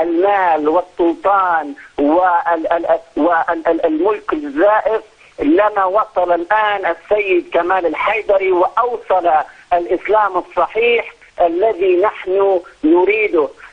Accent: Libya; now in Canada; طبعا أنا من كندا الآن ولكن الأصل من ليبيا.

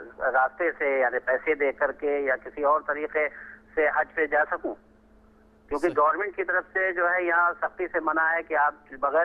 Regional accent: Lucknow, Uttar Pradesh, India; now in Dammam, Saudi Arabia; میں سعودی عرب سے بول رہا ہوں … ویسے رہنے والا میں لکھنؤ کا ہوں

